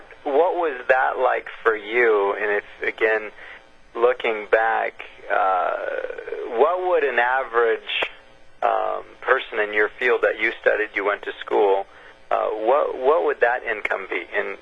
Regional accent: Canada; I think it's interesting to note that as a Canadian

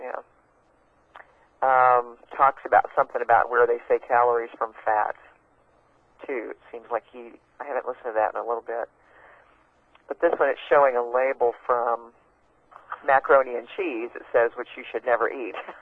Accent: Texas, United States; accent: Southern drawl; Well, I'm from the South, from Texas, so every now and then, my

